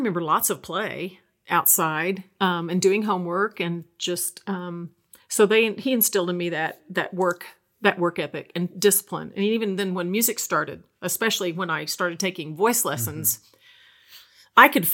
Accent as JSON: {"language": "English", "town": "Stillwater", "region": "Oklahoma", "country": "United States", "tie": "born or raised there", "also_born_or_lived": "North Carolina", "said": "I was born in North Carolina and they moved to Stillwater when I was two. So I don't remember anything but Stillwater."}